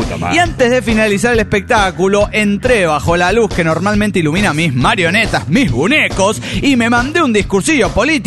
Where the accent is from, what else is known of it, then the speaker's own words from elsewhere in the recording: Guadalajara, Jalisco, Mexico; de Guadalajara.